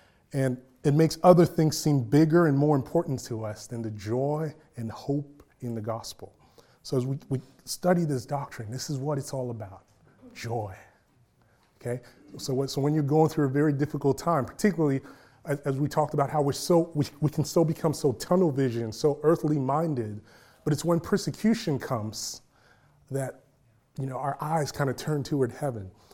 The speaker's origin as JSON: {"language": "English", "town": "Queens", "region": "New York", "country": "United States", "tie": "born or raised there", "said": "I can think of when I was growing up in Queens, New York, there was a particular time"}